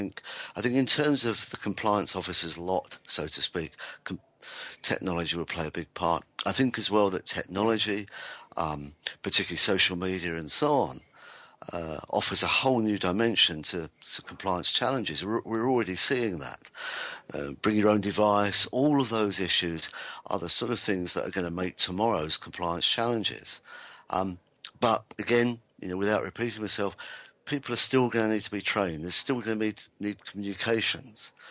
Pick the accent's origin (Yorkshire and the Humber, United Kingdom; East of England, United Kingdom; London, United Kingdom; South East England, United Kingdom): London, United Kingdom; when I was a kid growing up in London